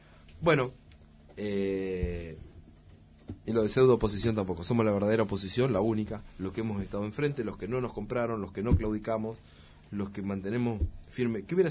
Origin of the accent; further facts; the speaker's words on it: San Clemente, Buenos Aires Province, Argentina; Este otro domingo que viene vamos a ir a San Clemente, mi pueblo, a saludar a los vecinos.